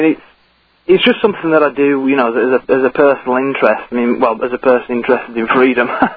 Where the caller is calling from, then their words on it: Skipton, Yorkshire and the Humber, United Kingdom; No, Skipton, North Yorkshire.